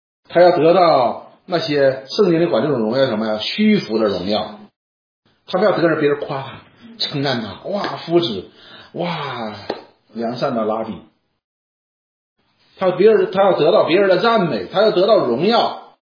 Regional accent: Northeast China, China; 用我们东北话说叫光杆司令。

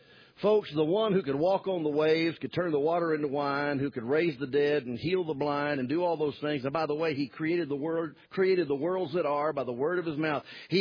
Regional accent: Southern United States, United States; accent: Southern; kind of like my speech betrays me as a Southerner.

